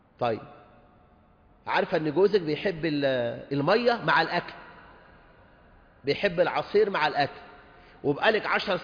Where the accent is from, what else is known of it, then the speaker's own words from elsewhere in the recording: Egypt; فعلا احنا عندنا في مصر وحدها رسميا حوالي 5 مليون امراه مطلقه